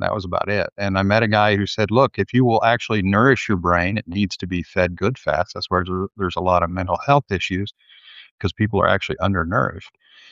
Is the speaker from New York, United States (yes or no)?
no; Texas, United States; I grew up in Texas on a meat-centric diet, hunting and fishing, like most folks that I knew.